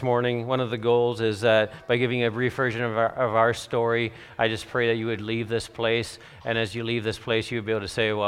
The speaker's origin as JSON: {"language": "English", "region": "Ontario", "country": "Canada", "tie": "born or raised there", "said": "so I grew up in Canada, southern Ontario, on a dairy farm"}